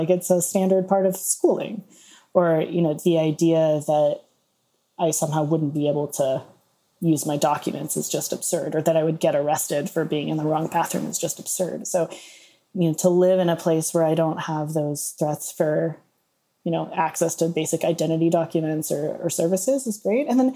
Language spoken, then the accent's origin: English; Texas, United States; Or, you know, I grew up in Texas. Like, my family is still there.